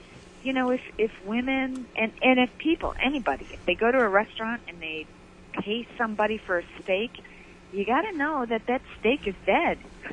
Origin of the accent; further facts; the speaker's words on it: Michigan, United States; that's only because we're from Michigan.